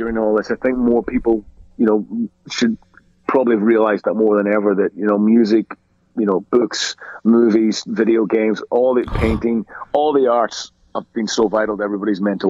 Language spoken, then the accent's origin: English; Ireland; I mean, it was really two bands for me, being Irish, and they were both Irish bands, you know, just because they belonged to us, you know.